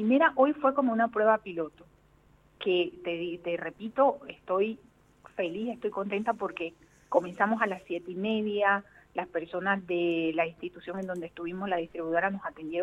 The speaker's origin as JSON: {"language": "Spanish", "region": "Magdalena", "country": "Colombia", "said": "Claro, yo soy costeña, yo soy de la región Caribe colombiana, o sea, del mar, cerca 40 minutos de Santa Marta."}